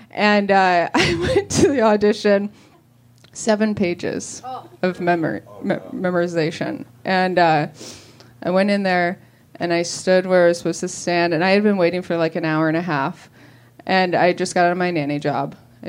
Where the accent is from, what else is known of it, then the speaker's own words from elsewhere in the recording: Chicago, Illinois, United States; And when I came out here from Chicago... In Chicago, there's no acting.